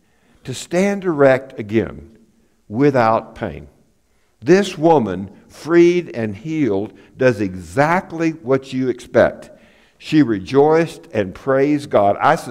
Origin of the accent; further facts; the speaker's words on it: Tyler, Texas, United States; Oral Roberts came to my hometown of Tyler, Texas.